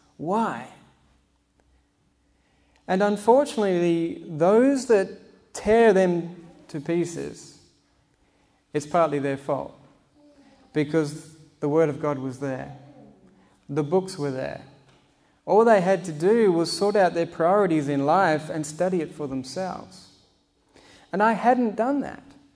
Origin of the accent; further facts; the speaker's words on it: Australia; as you will tell very shortly, if not already, I'm from Australia.